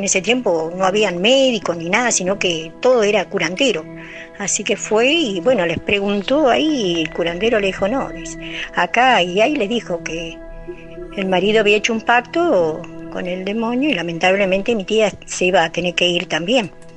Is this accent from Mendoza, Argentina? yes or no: no; Trelew, Chubut, Argentina; now in Río Negro, Argentina; Nosotros somos de Trelew, Chubut. Yo, en ese tiempo vivíamos ahí, ahora yo vivo acá en Río Negro, pero en ese tiempo mi familia se fue a Trelew, Chubut a vivir.